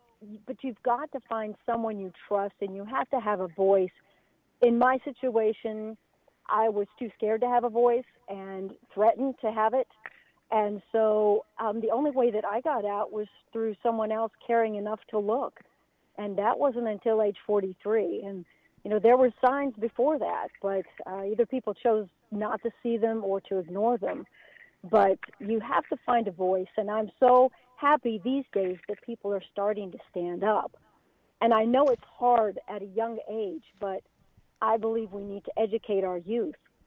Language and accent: English; Wichita, Kansas, United States; also born or lived in California; Yes, that's where I grew up. I was born in California. We moved to Wichita, Kansas, and lived in town for a little bit, and then, of course, moved out to the country.